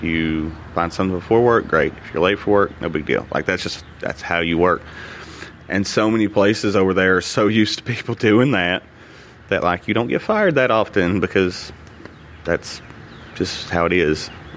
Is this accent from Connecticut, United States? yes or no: no; Wise, Virginia, United States; I'm originally from Wise. I grew up there my whole life.